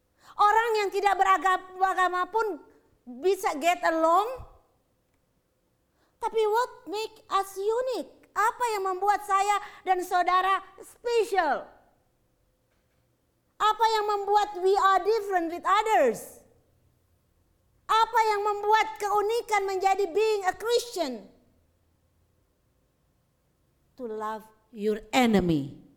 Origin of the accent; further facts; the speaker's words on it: Manado, North Sulawesi, Indonesia; Ya, mungkin sesuku dengan saya dari Manado, ya.